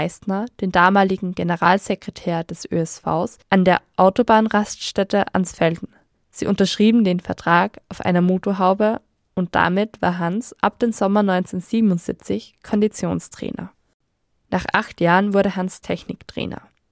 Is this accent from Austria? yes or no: yes; Upper Austria, Austria; Ich komme selbst aus dem Mühviertel und habe auch als Kind bald Skifahren gelernt.